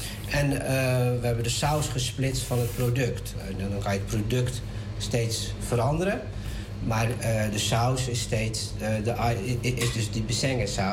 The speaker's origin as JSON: {"language": "Dutch", "country": "Netherlands", "tie": "born there", "said": "En wij zijn Indo's, of Indo's Moluks, die in Nederland geboren zijn. En wij zijn opgevoed bijvoorbeeld met poeders, omdat er verder niks was."}